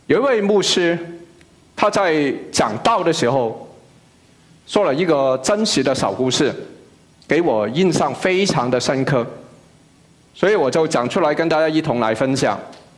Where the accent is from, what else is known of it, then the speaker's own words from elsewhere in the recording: Macau; now in United States; 我刚才说我是在澳门长大的，我小时候没有注意到有那么多，来了美国以后再回去